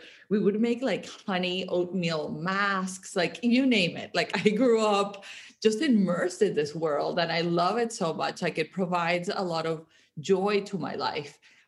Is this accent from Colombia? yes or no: yes; Colombia; It's a constant part of our conversations growing up in Colombia, at least.